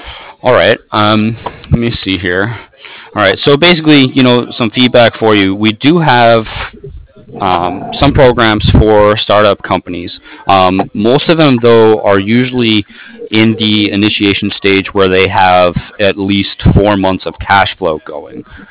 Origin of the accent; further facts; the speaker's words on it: San Diego, California, United States; Yes. I'm here in San Diego right now.